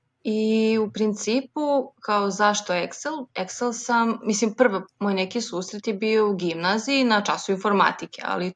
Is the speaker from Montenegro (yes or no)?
no; Belgrade, Serbia; živim i rođena sam u Beogradu